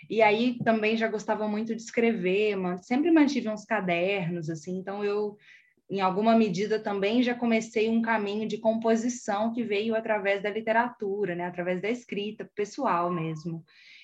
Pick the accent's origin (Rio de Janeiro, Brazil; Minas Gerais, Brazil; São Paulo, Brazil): Minas Gerais, Brazil; Sabará; born there; Eu sou nascida em Sabará, que é uma cidade aqui da região metropolitana de Belo Horizonte.